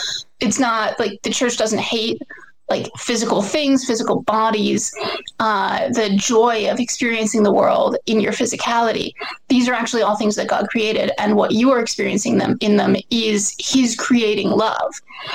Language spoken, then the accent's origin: English; Washington, District of Columbia, United States; So I grew up in Washington, D.C. My family was not Catholic. I was raised more or less kind of somewhere in between secular and Reformed Jewish.